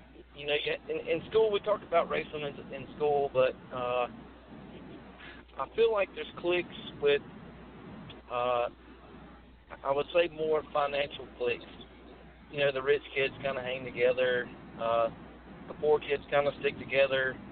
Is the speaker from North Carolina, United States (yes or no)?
yes; Lincolnton, North Carolina, United States; I'm from Lincolnton, North Carolina. Grew up in a small town. I live in a small town now.